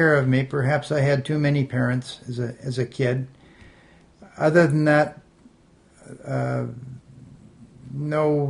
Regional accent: Seattle, Washington, United States; born there; I was born in Seattle, Washington on March 19th, 1936.

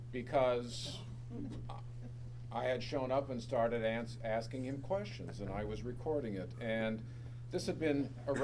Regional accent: La Crosse, Wisconsin, United States; I'm from La Crosse and a community perhaps similar to some of yours, that unless you're born there, unless your parents were born there, unless your grandparents were born there, you're an outsider.

